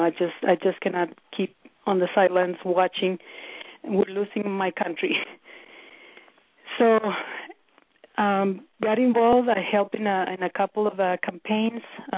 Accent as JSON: {"language": "English", "country": "Mexico", "tie": "born or raised there", "said": "I was born and raised in Mexico. I don't want to say to a middle class family because we were not middle class."}